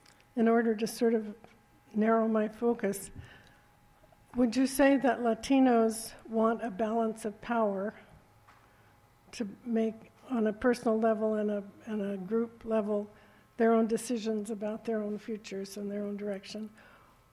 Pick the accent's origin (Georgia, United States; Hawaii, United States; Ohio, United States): Hawaii, United States; I grew up in Hawaii, and that's different.